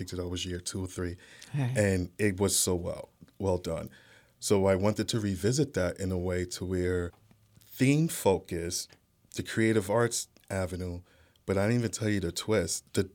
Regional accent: New York, United States; moved away as an adult; now in Pennsylvania, United States; So I'm originally a New Yorker.

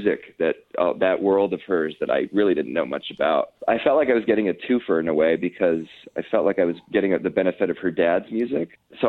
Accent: Los Angeles, California, United States; a little tribute to my hometown of Los Angeles, looking at the past, present, and future

